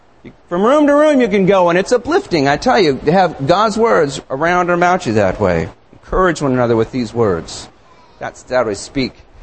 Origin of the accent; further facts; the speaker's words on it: United States; Because I am an American, I have a right to speak on any issue that affects my country